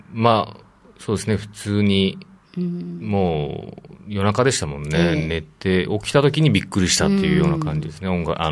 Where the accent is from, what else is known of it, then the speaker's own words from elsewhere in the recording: Shuri, Okinawa, Japan; 出演団体に私のふるさとの首里末吉町の獅子舞が出たりとかですね